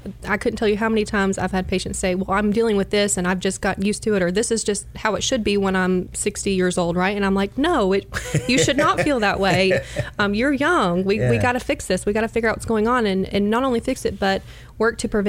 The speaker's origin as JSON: {"language": "English", "town": "Chattanooga", "region": "Tennessee", "country": "United States", "said": "I'm from Chattanooga originally."}